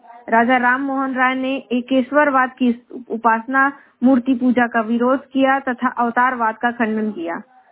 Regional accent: Jaunpur, Uttar Pradesh, India; उत्तर प्रदेश जौनपुर जिले की निवासी हूँ।

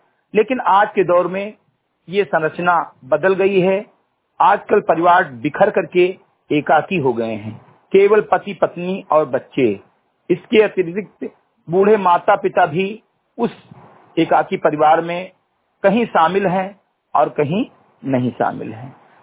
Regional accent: Uttar Pradesh, India; ग्राम post चंद्री घटही विकास खंड मेनपुरवा जनपद बहराइच का मूल निवासी हूं

